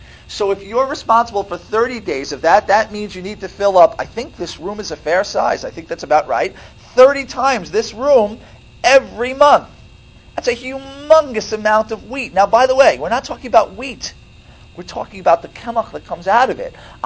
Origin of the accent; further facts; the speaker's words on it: United States; I'm prejudiced because I'm born and raised in America mostly.